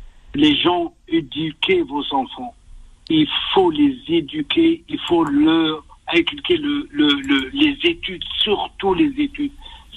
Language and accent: French; Algeria; born or raised there; now in France